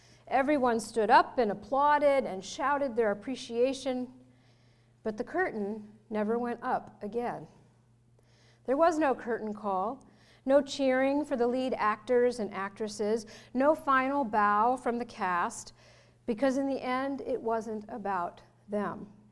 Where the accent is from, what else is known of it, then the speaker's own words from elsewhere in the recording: Lancaster, Pennsylvania, United States; As many of you know, I grew up in Lancaster